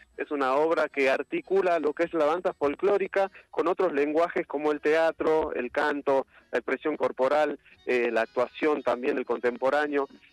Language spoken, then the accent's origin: Spanish; Argentina; con todo lo que nos define como argentinos, con nuestro hermoso ADN, ¿no?